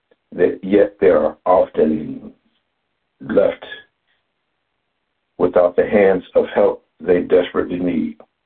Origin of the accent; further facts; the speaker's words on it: Lincoln Heights, Ohio, United States; I come to you from Lincoln Heights, Ohio